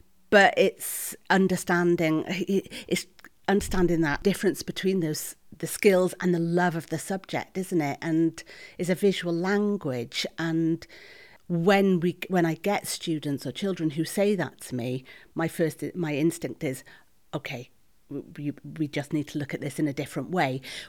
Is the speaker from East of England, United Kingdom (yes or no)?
no; Wales, United Kingdom; also born or lived in Edinburgh; and I'm from North Wales originally.